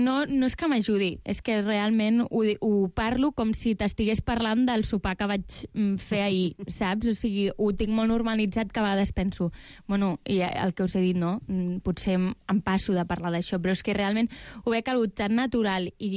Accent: Constantí, Catalonia, Spain; now in Barcelona, Spain; una noia de Tarragona, la vida de Tarragona és realment... Soc de Constantí, encara és com més poble, saps? Vens a Barcelona, de cop estàs sola, em vaig independitzar

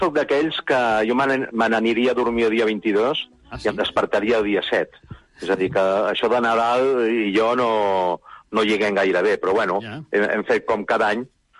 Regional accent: Barcelona, Catalonia, Spain; Barcelona té alguna cosa especial, potser perquè sóc barceloní

